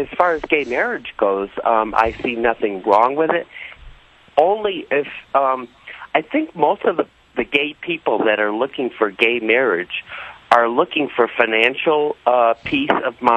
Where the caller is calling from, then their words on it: Bristol, Connecticut, United States; Yes, I'm calling from Bristol, Connecticut.